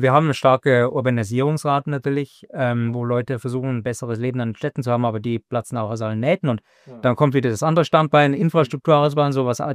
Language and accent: German; United Kingdom; German is a second language; Ich komme aus Großbritannien, da ist es noch weniger